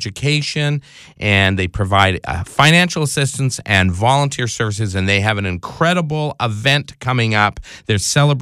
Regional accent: Canada; I'm Canadian. We call it a soiree. I say things very differently in Canada.

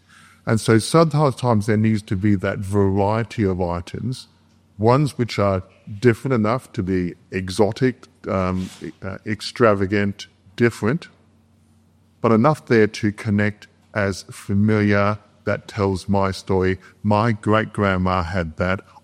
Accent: Australia; I'm from Australia

